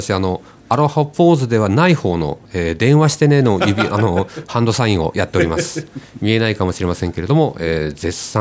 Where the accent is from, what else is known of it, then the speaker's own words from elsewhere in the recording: Sapporo, Hokkaido, Japan; also born or lived in Kitami; 私は札幌で主に育ちましたけど、はい、生まれが北見なので